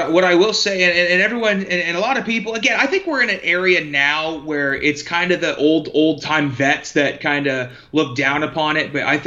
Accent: Canada; now in Tampa, United States; I'm so lightly Canadian that if you look at my MLW bio, it says Tampa, Florida. So, I'm enough Canadian to enjoy syrup and bacon and poutine. But aside from that, I would go full-blown American.

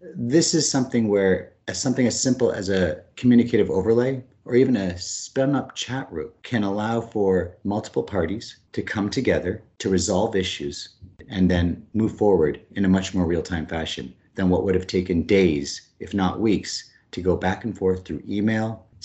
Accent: Canada; One of my favorite athletes growing up in Canada was Wayne Gretzky, the hockey player.

